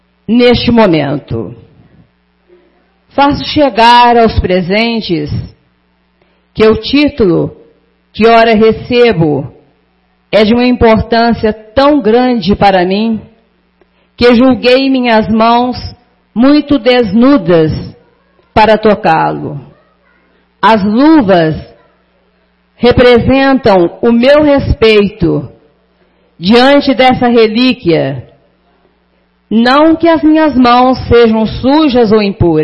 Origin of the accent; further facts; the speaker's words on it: Guiricema, Minas Gerais, Brazil; also born or lived in Rio de Janeiro; sou de Guiricema, enquanto em meus documentos constava Botafogo, Rio de Janeiro, Distrito Federal.